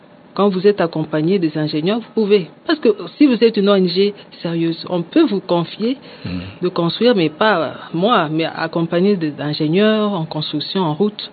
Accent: Lubumbashi, Haut-Katanga, DR Congo; Parce que dernièrement, je viens de Lubumbashi

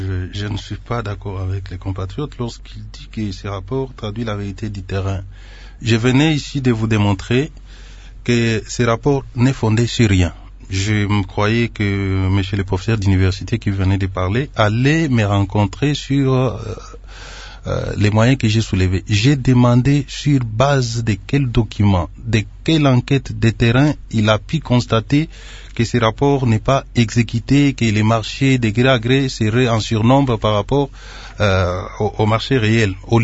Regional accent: DR Congo; Donc, nous savons comment ça fonctionne. Nous sommes tous des Congolais.

